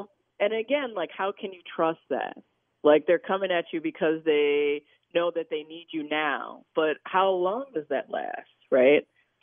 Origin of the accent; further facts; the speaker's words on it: New York City, New York, United States; And, you know, I'm originally from New York City.